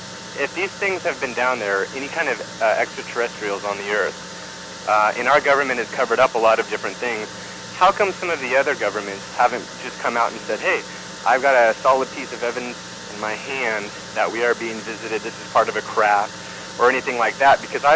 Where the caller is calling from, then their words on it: California, United States; from California.